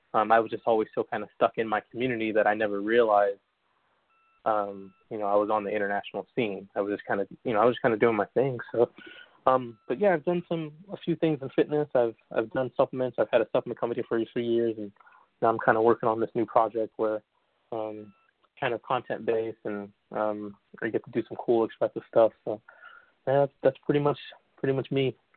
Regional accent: Bolingbrook, Illinois, United States; I'm from Bolingbrook originally.

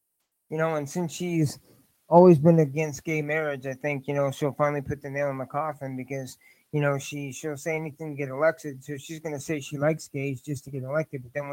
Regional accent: Indiana, United States; This is my home state.

